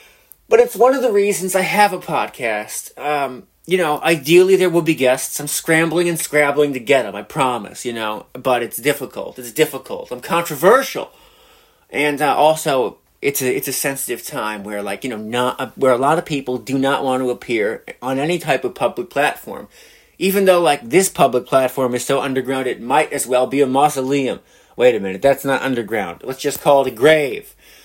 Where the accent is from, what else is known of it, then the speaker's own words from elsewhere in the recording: United States; If you can't tell by the accent, I'm an American.